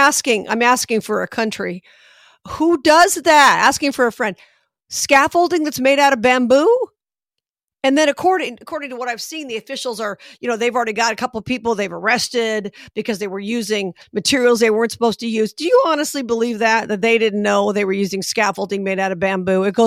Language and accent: English; Las Vegas, Nevada, United States; as you may know, I'm from Vegas, where we've had a couple of big fires.